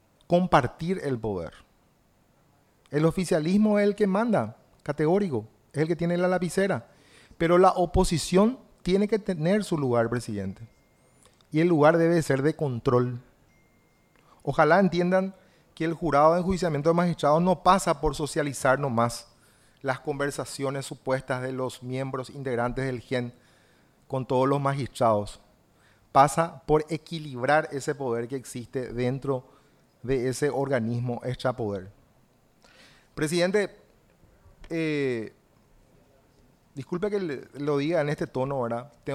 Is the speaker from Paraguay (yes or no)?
yes; Paraguay; con el entusiasmo como paraguayos para sacar al Paraguay, a nuestro país, de ese pozo profundo del crimen organizado